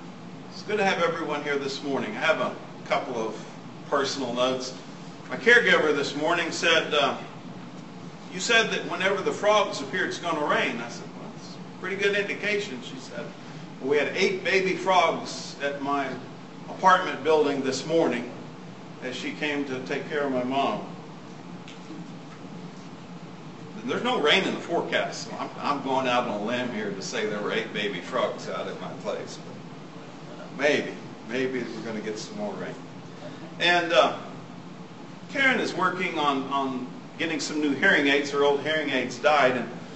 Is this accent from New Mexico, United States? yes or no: yes; Deming, New Mexico, United States; it reminded me of my hometown or my home country of Deming, New Mexico. If you'll plant a mesquite bush here and here and here, it looks just like where I grew up.